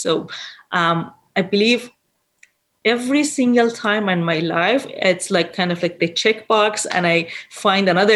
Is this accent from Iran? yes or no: yes; Iran; English is a second language; moved away as an adult; now in Canada; So I raised and born and raised in Iran, and I became mining engineer